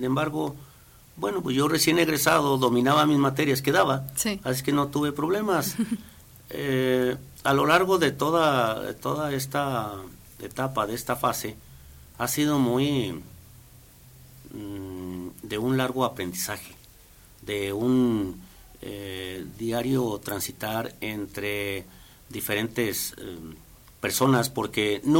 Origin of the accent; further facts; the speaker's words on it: Aguascalientes, Mexico; Soy de aquí de Aguascalientes, toda mi vida he radicado y seguramente aquí será mi última morada.